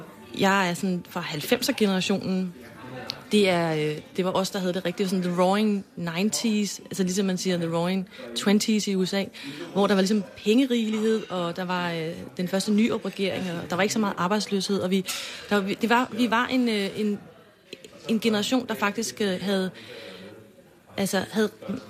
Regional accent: Copenhagen, Capital Region of Denmark, Denmark; Det kan godt være, at du er fra Jylland, og jeg er fra København

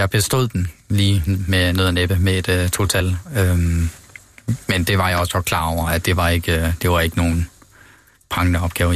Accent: Aalborg, North Denmark Region, Denmark; Ja, jeg er fra Aalborg

